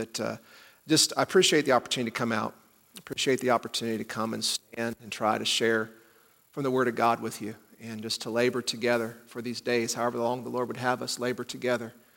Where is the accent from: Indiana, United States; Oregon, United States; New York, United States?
Indiana, United States; now in Tennessee, United States; I'm from Indiana. That's why, even though I'm from West Tennessee now, I don't sound like you all.